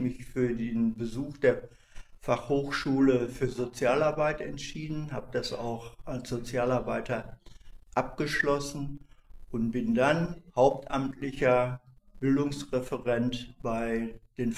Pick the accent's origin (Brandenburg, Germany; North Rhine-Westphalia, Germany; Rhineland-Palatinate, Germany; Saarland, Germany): North Rhine-Westphalia, Germany; Dortmund; Ich bin in Dortmund geboren worden, in eine Arbeiterfamilie. Und wir haben auch in einem Arbeiterbezirk gelebt und gewohnt.